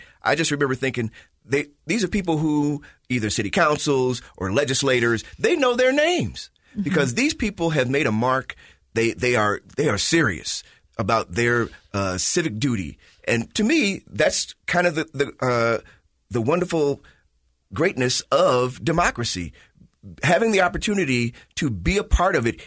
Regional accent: Chicago, Illinois, United States; You know, I come from Chicago, right? When I grew up, you didn't have to own a car.

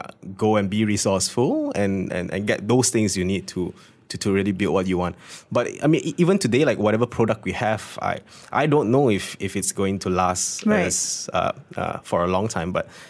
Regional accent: Malaysia; being a Malaysian here

